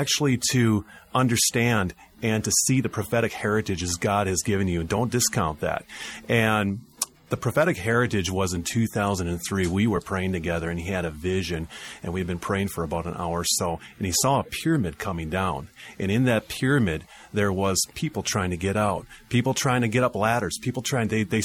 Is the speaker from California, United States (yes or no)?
no; Montana, United States; We're both from Montana, and we both had gone there because of the things that we had seen.